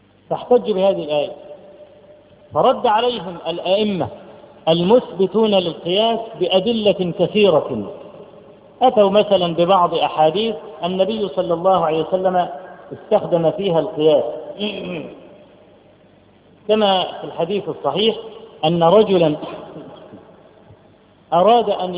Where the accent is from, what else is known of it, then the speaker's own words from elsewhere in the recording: Egypt; أنا من مصر